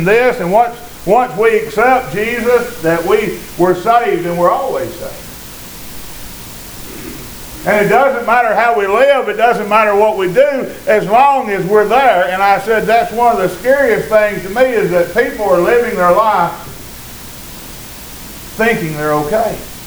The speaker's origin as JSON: {"language": "English", "region": "Tennessee", "country": "United States", "said": "I said, I'm not from Texas at all. I'm Tennessee."}